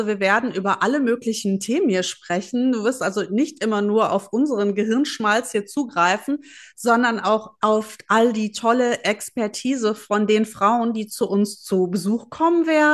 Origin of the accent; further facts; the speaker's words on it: North Rhine-Westphalia, Germany; ich komme aus dem Ruhrpott